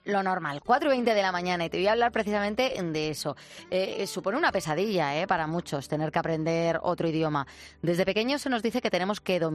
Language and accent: Spanish; Spain; Porque como los españoles tenemos esa capacidad de podernos mover por gran parte del mundo también